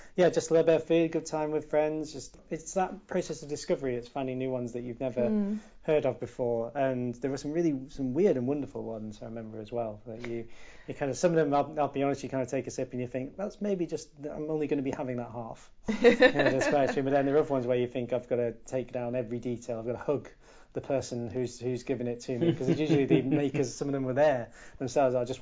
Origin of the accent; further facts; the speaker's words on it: Ulverston, North West England, United Kingdom; So I'm originally from Cumbria, so there's loads of great local ales